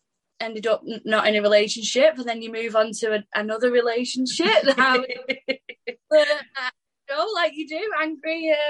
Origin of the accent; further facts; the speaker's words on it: Blackley, North West England, United Kingdom; So I'm from Blakely in Manchester.